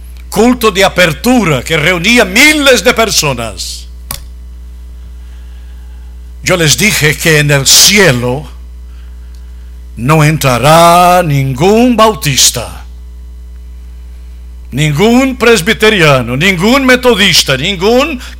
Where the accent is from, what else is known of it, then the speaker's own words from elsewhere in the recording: Brazil; Yo quiero estar aquí porque soy brasileño